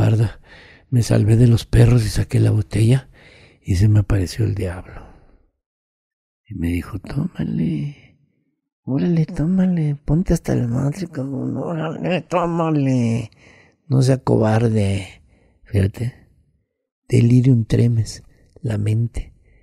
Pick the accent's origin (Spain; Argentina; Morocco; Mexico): Mexico; Nosotros somos los mexicanos los más chingones del mundo.